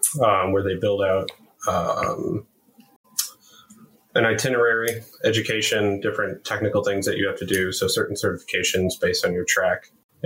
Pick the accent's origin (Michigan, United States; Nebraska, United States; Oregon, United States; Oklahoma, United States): Michigan, United States; So I grew up in mid-Michigan, so Midland or Mount Pleasant, kind of small rural areas.